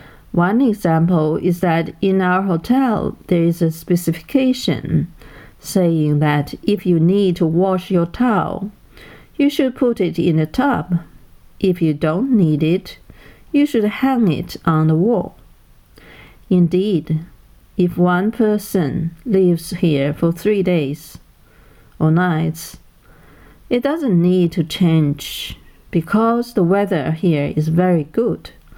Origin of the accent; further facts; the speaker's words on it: Jinzhou, Liaoning, China; I felt I came back to my hometown, Jinzhou, Northeast China, because the small business shops are so similar to those stay in Jinzhou.